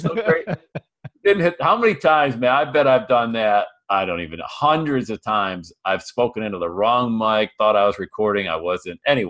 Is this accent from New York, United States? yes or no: yes; Buffalo, New York, United States; Growing up in the Buffalo area, we always went across the border because the drinking age is 19.